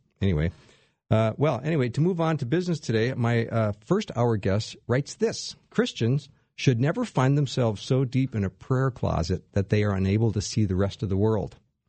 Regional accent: Minneapolis, Minnesota, United States; … I'm also from Minneapolis,"

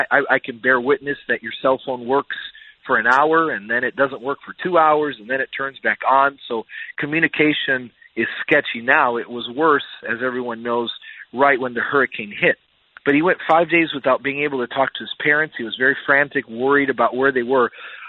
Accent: Chicago, Illinois, United States; now in Virginia Beach, United States; Well, you know, I grew up in Chicago, and snow days were very familiar

